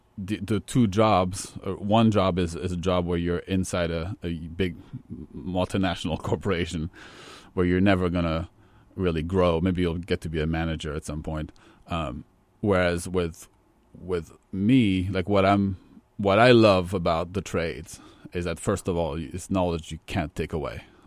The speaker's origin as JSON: {"language": "English", "country": "France", "tie": "born or raised there", "said": "I grew up in France, and I know that there's a lot of prejudice against the trades in France."}